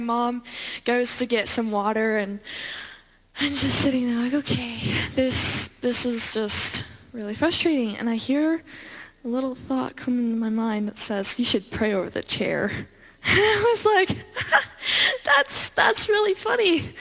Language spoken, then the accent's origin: English; Coeur d'Alene, Idaho, United States; We're from Coeur d'Alene, so we drove up.